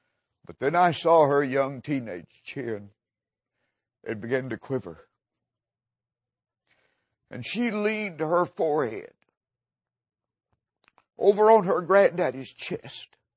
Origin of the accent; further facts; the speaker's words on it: Tennessee, United States; there was a big fella, old fella from Tennessee, my home state.